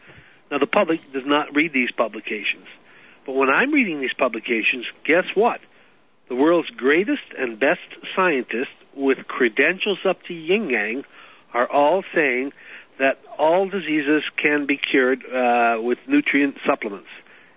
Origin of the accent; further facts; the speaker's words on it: Phoenix, Arizona, United States; now in Morristown, United States; I sure am, and I just want you to know I come from Phoenix, Arizona.